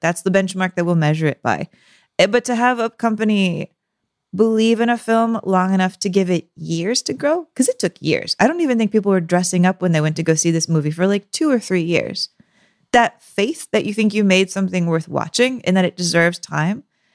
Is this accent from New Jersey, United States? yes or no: no; San Antonio, Texas, United States; You know, we had a Rocky Horror right when I was growing up in San Antonio, Texas.